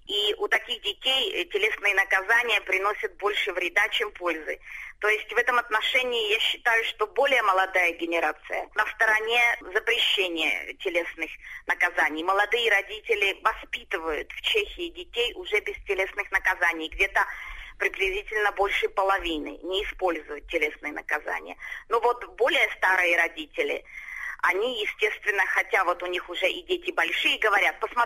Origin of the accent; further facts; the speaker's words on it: Kazakhstan; also born or lived in Moscow; now in Czechia; прежде чем переехала в Чехию, жила какое-то время в Москве, училась там, но сама происхожу из Казахстана.